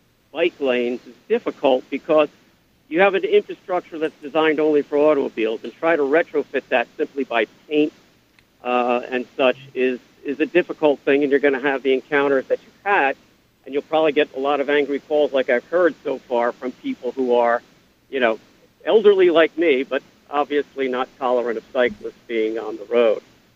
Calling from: New Brunswick, New Jersey, United States; I'm calling from New Brunswick, New Jersey.

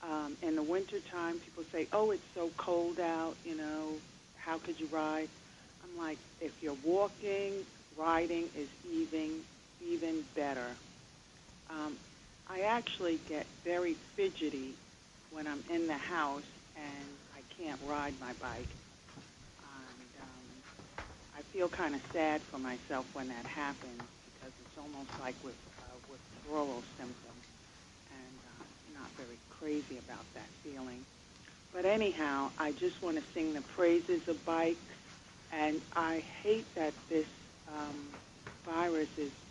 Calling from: Brooklyn, New York, United States; I'm calling from Brooklyn.

